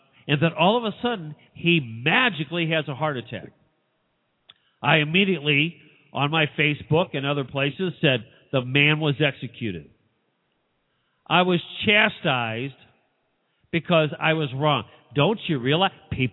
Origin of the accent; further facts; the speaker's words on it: St. Louis, Missouri, United States; Hey, look, I came from St. Louis. I guarantee you in St. Louis, there were people up there who were taking big advantage of the fact that they didn't need a voter card.